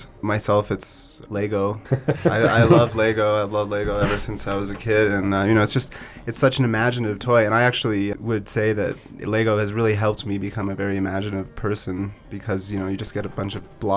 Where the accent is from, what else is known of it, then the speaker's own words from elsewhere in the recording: Ontario, Canada; I'm from Canada, Northern Ontario